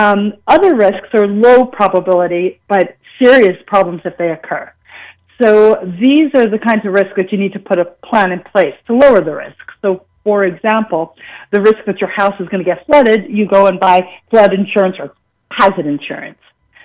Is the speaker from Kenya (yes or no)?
no; New York, United States; growing up in New York when I did, it's just a logical thing.